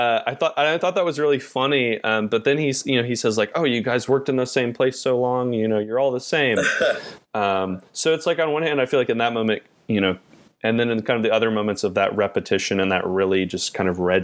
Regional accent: New York, United States; It's like, I'm from New York, and there's this kind of real, just like people, I don't know, kind of act like they own it all.

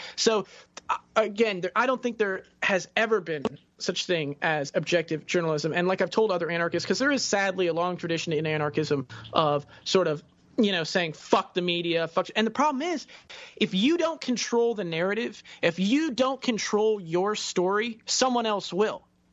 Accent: Florida, United States; I am from Florida, which is sort of kind of a southern state.

